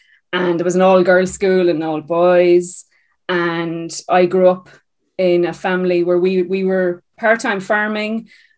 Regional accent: Ballinasloe, County Galway, Ireland; I'm from rural East Galway. So I grew up outside Ballinasloe

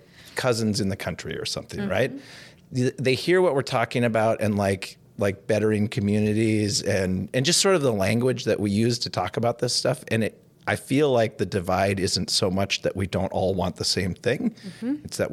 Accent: Elk River, Minnesota, United States; also born or lived in Madison; I grew up in Elk River. I lived a lot of different places. I spent a lot of time, half my childhood down in Madison, which was a much, much more culturally mixed community.

